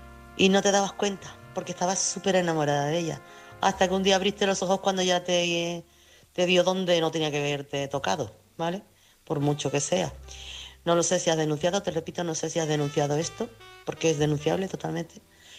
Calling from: Chiclana, Andalusia, Spain; Buenas noches … corresponsal de Chiclana.

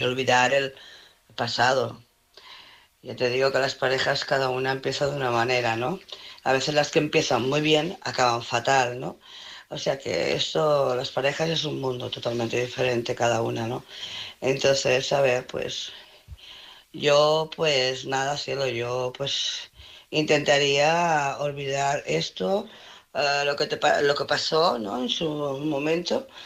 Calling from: Barcelona, Catalonia, Spain; de Barcelona.

